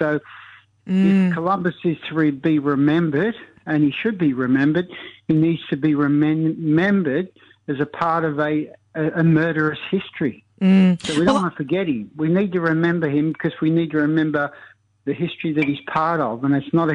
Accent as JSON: {"language": "English", "town": "Melbourne", "region": "Victoria", "country": "Australia", "tie": "born or raised there", "said": "I'm actually myself from Fitzroy, so I grew up in Melbourne in the inner city, and as I've told you before, so we like to call ourselves Fitzroy Blacks."}